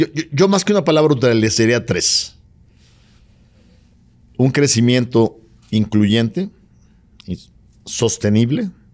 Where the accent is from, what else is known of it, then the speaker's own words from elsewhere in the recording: Nuevo León, Mexico; Yo soy de Nuevo León, ya te imaginarás que hasta en el gobierno los tenemos a los factureros, ¿no?